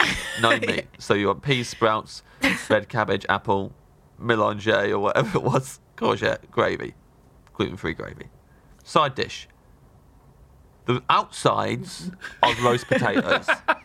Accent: United Kingdom; there's definitely a lot of Brits who move to LA or and they actually really get into it, but because we're British. we feel that we have to be apologetic about it.

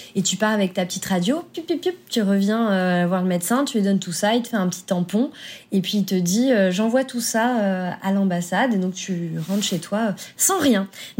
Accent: France; J'ai dit « bah je suis française ».

